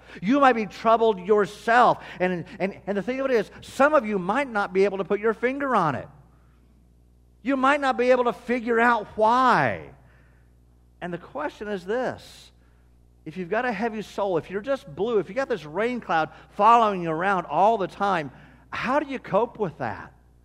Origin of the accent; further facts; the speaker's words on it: Illinois, United States; moved away as an adult; now in Brownsburg, United States; my wife and I came from Western Illinois.